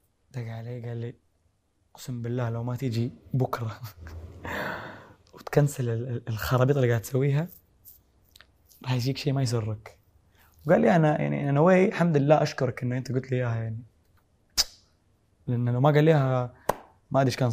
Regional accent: Saudi Arabia; لا أنا سعودي الحمد لله

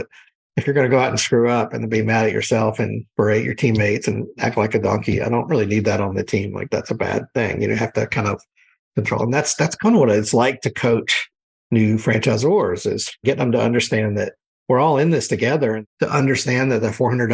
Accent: New Orleans, Louisiana, United States; I grew up in New Orleans.

